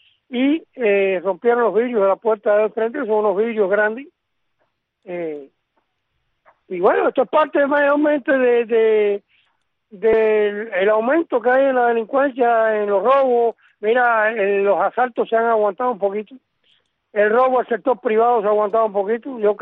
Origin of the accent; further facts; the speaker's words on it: Santa Clara, Villa Clara, Cuba; born there; yo soy nacido en Santa Clara y me conozco mi ciudad palmo a palmo.